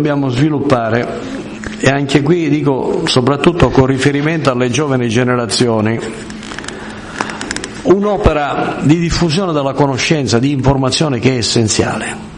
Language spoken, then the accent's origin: Italian; Sicily, Italy; In sostanza, io sono un siciliano, ci sono molti miti sull'Etna, no?